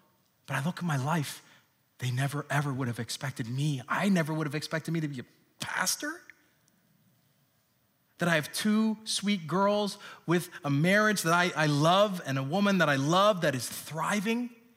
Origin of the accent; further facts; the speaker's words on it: Hong Kong; I grew up in Hong Kong. I haven't been there in 10, 11 years.